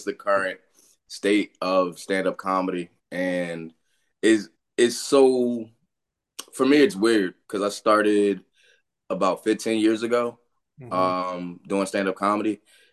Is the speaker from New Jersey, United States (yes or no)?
yes; Newark, New Jersey, United States; I work in New York. I live in Jersey. Born and raised in Newark, New Jersey.